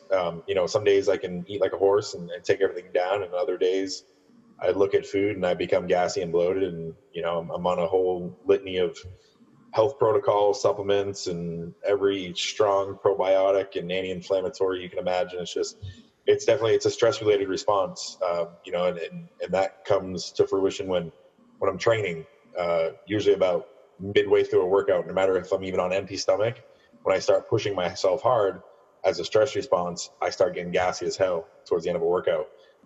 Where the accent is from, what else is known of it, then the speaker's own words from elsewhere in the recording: New Hampshire, United States; New Hampshire.